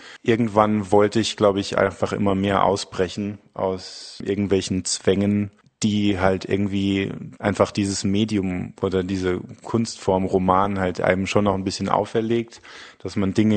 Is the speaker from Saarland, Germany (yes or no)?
yes; Püttlingen, Saarland, Germany; moved away as an adult; also born or lived in Saarbrücken / London; Ich bin 1984 in Saarbrücken geboren, bin relativ ereignislos in einem kleinen Ort namens Püttlingen groß geworden. Bin dann nach dem Abi wollte unbedingt in die große weite Welt und bin dann nach London gezogen.